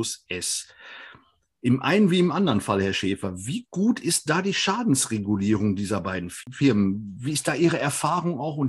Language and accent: German; Kamp-Lintfort, North Rhine-Westphalia, Germany; ich komme aus Kamp-Lintfort, kenne also die Steinkohlesituation sehr, sehr gut